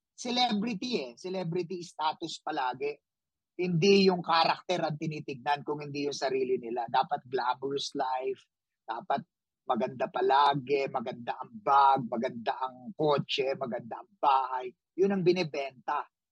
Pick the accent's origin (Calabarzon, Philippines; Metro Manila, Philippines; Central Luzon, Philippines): Metro Manila, Philippines; Manila; lumaki ako sa Avenida, sa kung saan nandoon lahat ng sinehan at mga pelikulang Pilipino.